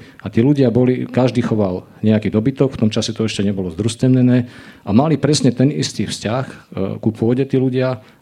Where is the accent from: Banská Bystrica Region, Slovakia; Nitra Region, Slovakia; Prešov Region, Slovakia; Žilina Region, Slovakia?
Žilina Region, Slovakia; ja pochádzam z Javorníkov, zo severného Slovenska